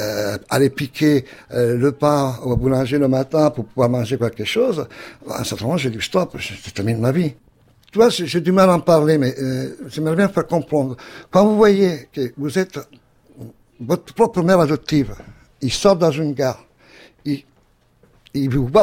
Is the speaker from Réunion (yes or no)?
no; Milan, Lombardy, Italy; now in France; Et depuis 75, j'ai quitté l'Italie, Milan, et je ne suis plus retourné.